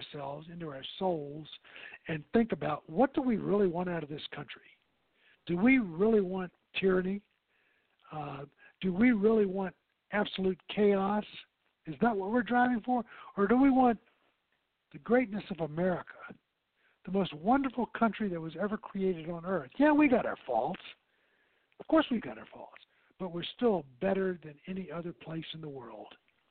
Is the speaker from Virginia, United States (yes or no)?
yes; Virginia, United States; I'm an old Virginian. I grew up there in the Old Dominion, the land of Jefferson and Washington and all those great guys.